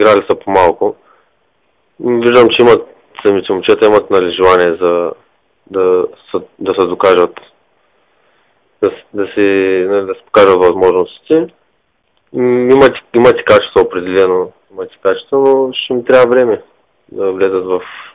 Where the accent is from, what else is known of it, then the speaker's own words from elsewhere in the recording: Stara Zagora, Stara Zagora Province, Bulgaria; аз съм юноша на този отбор, аз съм си от Стара Загора.